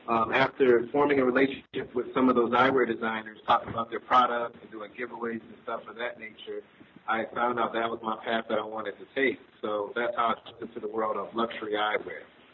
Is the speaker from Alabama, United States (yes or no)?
no; Raleigh, North Carolina, United States; So I grew up in the tribal area, Raleigh, Durham, North Carolina.